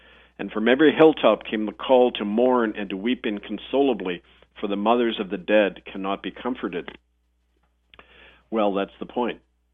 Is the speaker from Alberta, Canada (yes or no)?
no; Winnipeg, Manitoba, Canada; growing up in Winnipeg around some of my relatives who I didn't know were relatives at the time. They were Métis and Ojibwe people.